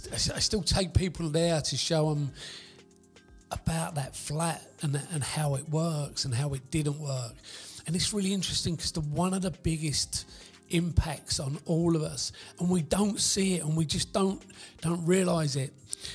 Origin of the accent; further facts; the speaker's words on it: Bellingham, London, United Kingdom; growing up on Bellingham, we stayed in the south of Bellingham. We stayed around where we lived